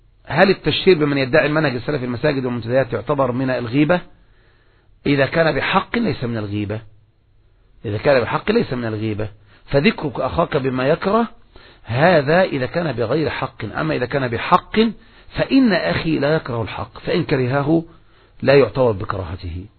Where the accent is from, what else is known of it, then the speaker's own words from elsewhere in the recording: Egypt; عندنا في مصر يقولون